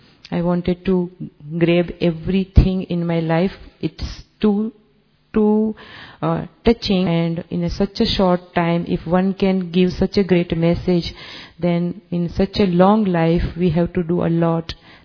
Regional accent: Mumbai, Maharashtra, India; मैं मुंबई से आई हूँ।

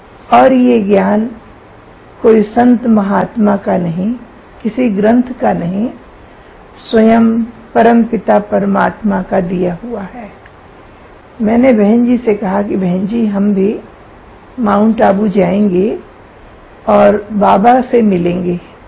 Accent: Varanasi, Uttar Pradesh, India; also born or lived in Pratapgarh; मेरा बचपन वाराणसी में बीता, शिक्षा आदि वहीं हुई।

